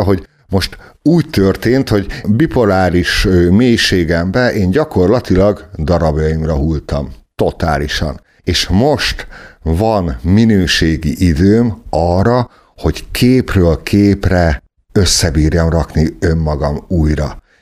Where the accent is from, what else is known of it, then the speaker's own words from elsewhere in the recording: Kiskunhalas, Bács-Kiskun, Hungary; born there; annyira hálás vagyok, hogy kiskunhalasra születtem, hogy van nekünk egy világhírű csipkénk, van a csipkénknek múltja, van jelene, és lesz jövője is.